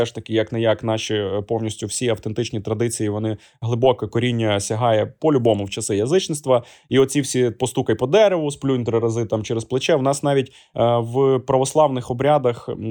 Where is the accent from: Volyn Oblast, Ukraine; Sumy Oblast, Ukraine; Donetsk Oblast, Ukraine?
Volyn Oblast, Ukraine; Я з Волині, і от якщо є у нас слухачі з Волині, підтвердять, це дуже відрізняється